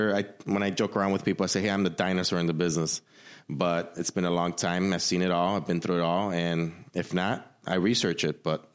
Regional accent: Chicago, Illinois, United States; Well, I grew up in the Wicker Park area.

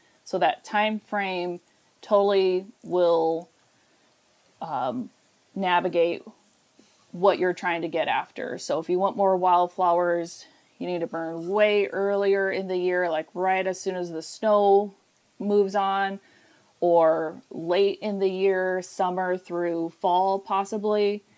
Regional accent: Iowa, United States; I grew up in Southeast Iowa, just south of Iowa City area a little bit.

